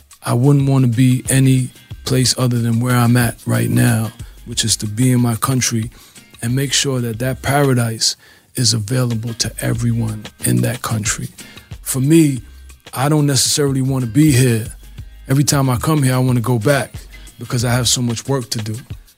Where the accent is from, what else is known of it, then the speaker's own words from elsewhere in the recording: Brooklyn, New York, United States; even though I know them and we're from Brooklyn and we all cool